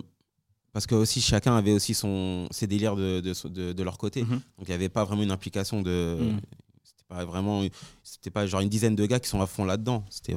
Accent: Neuilly-sur-Marne, Île-de-France, France; À Neuilly-sur-Marne. Dans 93.

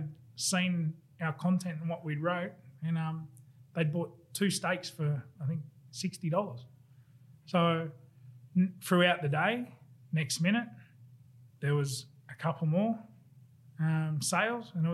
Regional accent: Casino, New South Wales, Australia; He'd come from Casino, from Evans Head. I came from Casino.

